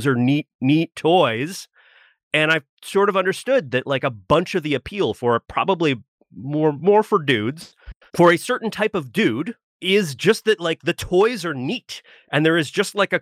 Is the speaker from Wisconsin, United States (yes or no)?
no; Florida, United States; because I grew up in Florida and they would sometimes practice over my middle school.